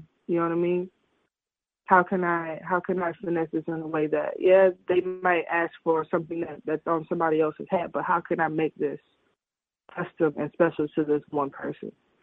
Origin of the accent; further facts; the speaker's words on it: Florida, United States; No, Broward County. I've lived, born and raised in Broward County.